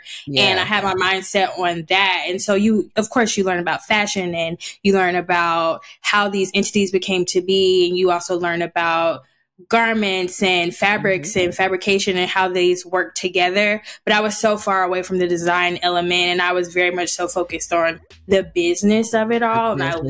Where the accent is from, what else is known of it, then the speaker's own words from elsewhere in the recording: the South, United States; I couldn't wear skirts above my knees. I'm from the South.